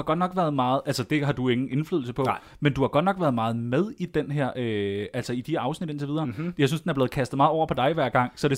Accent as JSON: {"language": "Danish", "town": "Karlslunde", "region": "Zealand", "country": "Denmark", "said": "Jo, jeg er fra Karlslunde."}